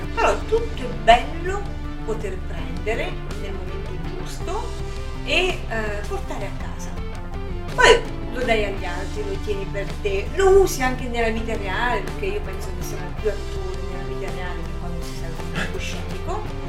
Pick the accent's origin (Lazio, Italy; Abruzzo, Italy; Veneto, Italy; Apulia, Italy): Abruzzo, Italy; Città Sant'Angelo; vengo da Città Sant'Angelo in provincia di Pescara